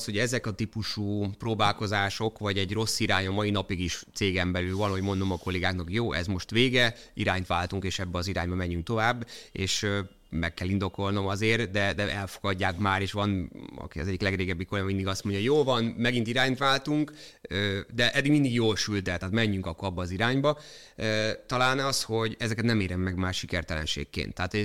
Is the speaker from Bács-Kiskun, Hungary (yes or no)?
yes; Kalocsa, Bács-Kiskun, Hungary; moved away as an adult; now in Budapest, Hungary; én Kalocsáró vidékről származom, emlékszem, eljöttem Budapestre